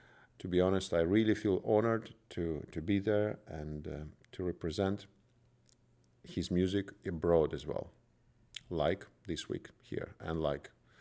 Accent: Russia; now in Finland; I hardly knew any Sibelius when I was growing up in Russia

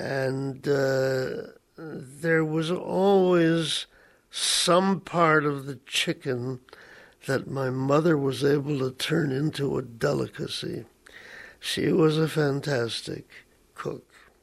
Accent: Cleveland, Ohio, United States; first language English; English was my first language. And we were able to get through the public school system in Cleveland, Ohio, where I was born, with enough success so that I was able to go to college

